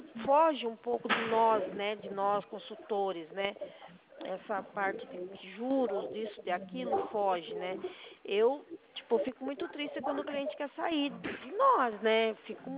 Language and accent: Portuguese; Sorocaba, São Paulo, Brazil; Eu sou de Sorocaba.